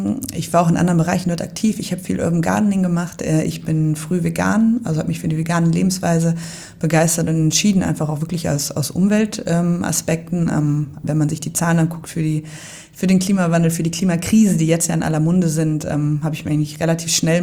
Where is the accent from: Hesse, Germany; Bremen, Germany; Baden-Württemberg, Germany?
Hesse, Germany; Marburg; ich komme aus Marburg, habe da Pharmazie studiert und promoviert